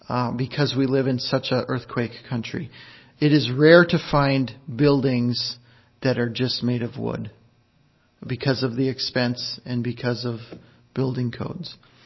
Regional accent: Minnesota, United States; I was born and raised in Minnesota. I was born in a pastor's home.

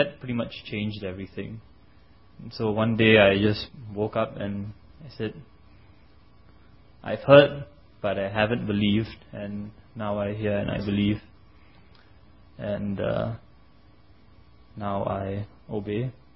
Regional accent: Singapore; I'm from Singapore. I grew up in a Hindu home. My dad is particularly devout, but growing up I wasn't so devout.

